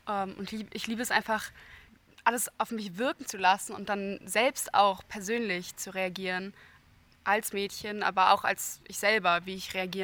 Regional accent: Berlin, Germany; ich bin 17 Jahre alt und ich komme auch aus Berlin.

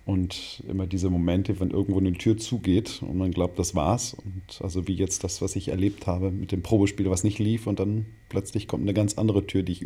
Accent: Jungingen, Baden-Württemberg, Germany; Also ich komme da ursprünglich aus der Ecke, da bin ich auf dem Land aufgewachsen, auf der Schwäbischen Alb. ich sage mal, in Jungingen, bei Hechingen, bei Tübingen, bei Stuttgart. Und also in Hechingen bin ich dann zur Schule gegangen

